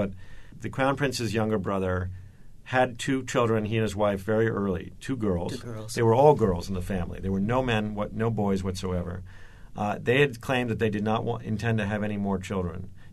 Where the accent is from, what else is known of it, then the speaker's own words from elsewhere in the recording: United States; I, of course, being American, think that this might be good for sales.